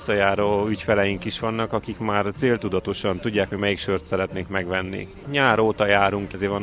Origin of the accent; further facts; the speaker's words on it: Cluj-Napoca, Cluj County, Romania; és Kolozsvárról jöttem.